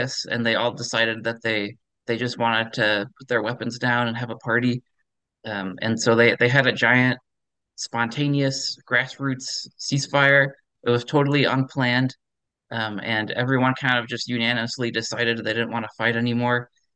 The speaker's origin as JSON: {"language": "English", "region": "Midwest", "country": "United States", "tie": "born or raised there", "also_born_or_lived": "North Dakota / Ohio / O'Fallon, Illinois / Iowa", "said": "I was born in North Dakota on the Air Force base there. And then we lived in Ohio and Illinois, and I went to college in Iowa. So I'm from all over the Midwest."}